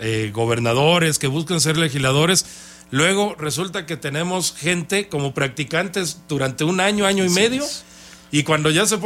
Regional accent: Querétaro, Mexico; born there; Hemos crecido como nunca lo pensamos quienes nacimos aquí en Querétaro

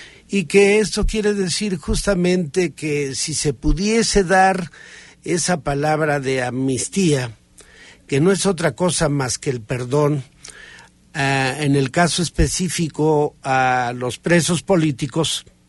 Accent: Mexico

